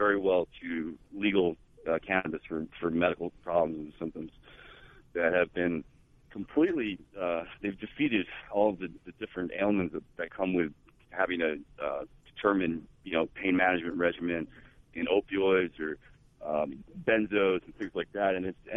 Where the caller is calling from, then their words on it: Missouri, United States; I'm calling from Missouri, just at home.